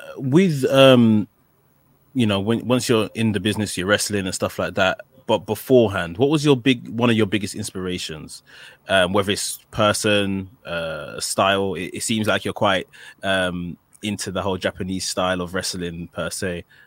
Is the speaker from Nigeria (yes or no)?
yes; Nigeria; because I was thinking, we generally, as Nigerian kids, African kids, we don't get this kind of affection.